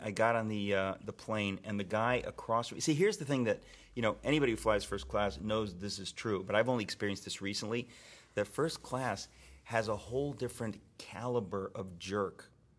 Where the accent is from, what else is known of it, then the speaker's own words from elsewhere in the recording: Danbury, Connecticut, United States; also born or lived in Queens, New York; I grew up in Danbury, Connecticut. I was born in Queens.